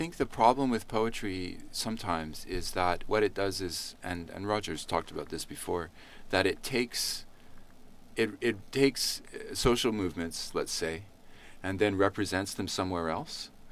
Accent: Leduc, Alberta, Canada; and I grew up in Leduc, Alberta.

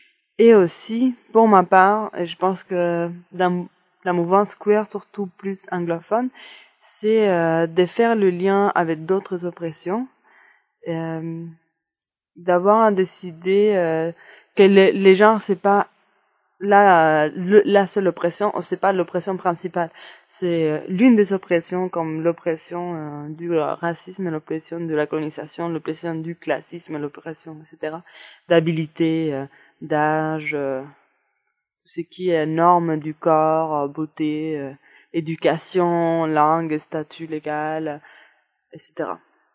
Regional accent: Andalusia, Spain; French is a second language; now in Montréal, Canada; Et je viens du sud de l'Espagne, mais j'habite maintenant à Montréal. Je suis une militante queer

